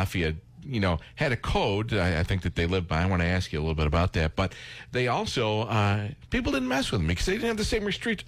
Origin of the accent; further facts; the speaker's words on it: Niagara Falls, New York, United States; I grew up in the Falls. I was born and raised in the Falls.